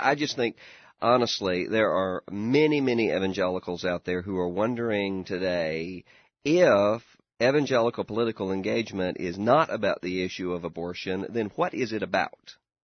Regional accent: Mississippi, United States; In my home state of Mississippi, Governor Haley Barbour, Republican, won re-election

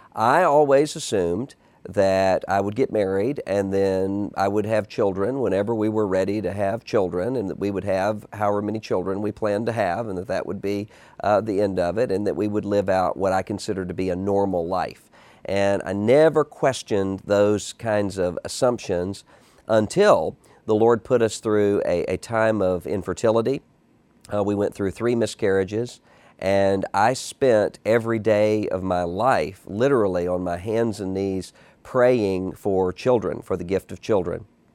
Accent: Wool Market, Mississippi, United States; I am 37 years old, and I was born in Biloxi, Mississippi. Grew up there in a little small community called Wool Market.

